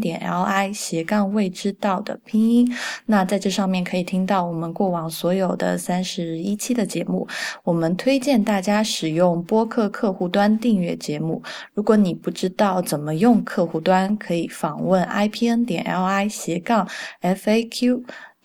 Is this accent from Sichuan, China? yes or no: yes; Sichuan, China; 因为我是四川人嘛，我现在录音的时候我也在四川。